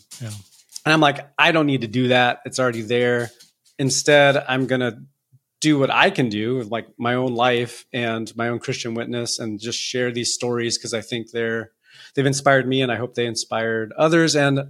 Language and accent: English; Los Angeles, California, United States; also born or lived in Tucson, Arizona; Kind of grew up in, you know, Latino life in Southern California, LA, and then in Tucson, Arizona. Moved with the factory.